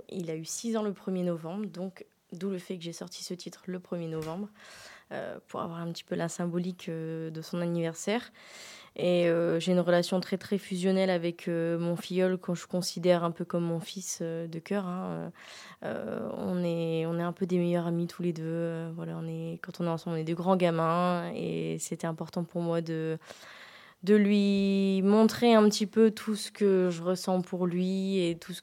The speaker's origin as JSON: {"language": "French", "town": "Croix", "region": "Hauts-de-France", "country": "France", "tie": "born or raised there", "lives_now": "Quesnoy-sur-Deûle, France", "said": "ça fait 1 an et demi que je suis à Quesnoy-sur-Dole. À la base, moi, je suis croisienne. Je suis née à Croix, j'ai habité à Croix longtemps, Mont-Saint-Barreul, et Quesnoy, c'est tout nouveau."}